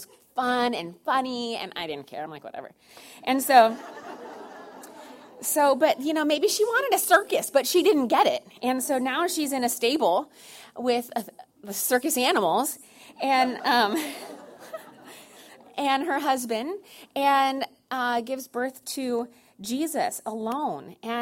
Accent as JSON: {"language": "English", "region": "California", "country": "United States", "said": "I'm from Orange County, and I can just go home anytime I want to, and it's like an hour and a half, 2 hours away."}